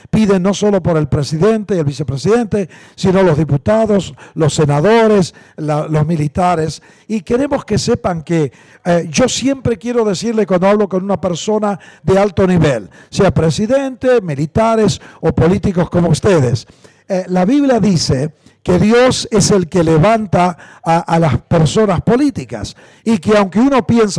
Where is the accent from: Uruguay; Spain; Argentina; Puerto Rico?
Argentina; Buenos Aires; born there; accent: Buenos Aires; also born or lived in Mexico / Colombia / Costa Rica; Y yo nací en la Argentina, aunque he vivido en México muchos años, en Colombia, en Costa Rica, así que he perdido el acento agresivo de Buenos Aires.